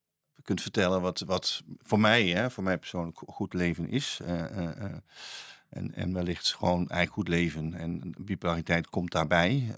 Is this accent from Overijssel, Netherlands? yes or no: no; North Brabant, Netherlands; born there; Ja, ik kom van origine. Ik ben geboren in West-Brabant, in een klein dorpje. Wauw, dat ligt tussen Roosendaal en Bergen-op-Zoom.